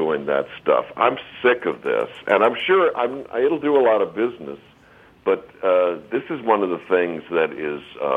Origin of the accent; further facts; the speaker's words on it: San Antonio, Texas, United States; I play with Bruce when I go back to my hometown of San Antonio at Brackenridge Park